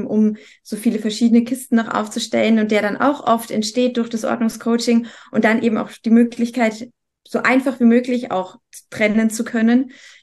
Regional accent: Munich, Bavaria, Germany; also ich komme ja aus München, hier gibt es keinen gelben Sack

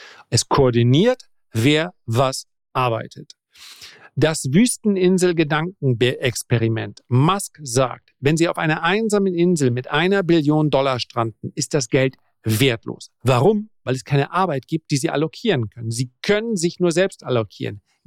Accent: Northern Germany, Germany; Das sage ich als Norddeutscher

